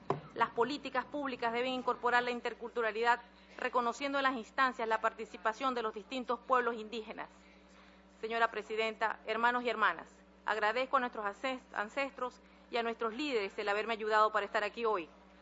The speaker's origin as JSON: {"language": "Spanish", "country": "Venezuela", "said": "Traigo un saludo a ustedes de parte de mi pueblo guayú y de nuestra coordinadora general del CONIVE, la líder indígena guayú, Noelí Pocaterra"}